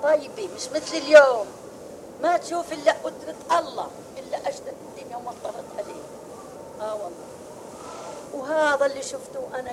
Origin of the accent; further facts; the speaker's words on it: Palestine; moved away; ولجأنا هاللجأة يا حبيب قلبي ولجأنا يا ريت ليكون ما طلعنا من فلسطين يا ريت